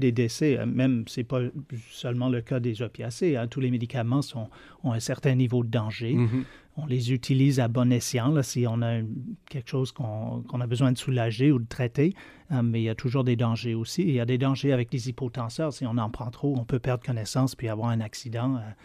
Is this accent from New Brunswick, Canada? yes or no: no; Quebec, Canada